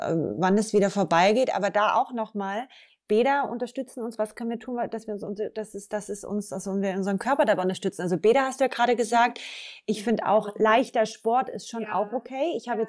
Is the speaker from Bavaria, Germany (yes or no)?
yes; Munich, Bavaria, Germany; wenn wir beide als Münchner Kindl, wenn wir dann in irgendein Zelt gehen